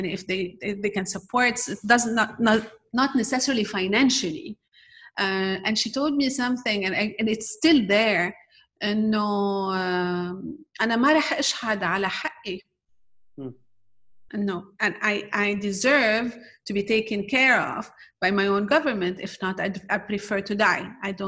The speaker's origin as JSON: {"language": "English", "town": "Beirut", "region": "Beirut Governorate", "country": "Lebanon", "tie": "born or raised there", "second_language": "English", "said": "I was raised and born in Ras Beirut, and you know, the expansion of Ras Beirut."}